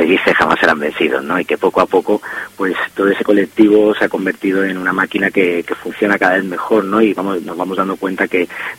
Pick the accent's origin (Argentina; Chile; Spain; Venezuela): Spain; sí, somos españoles.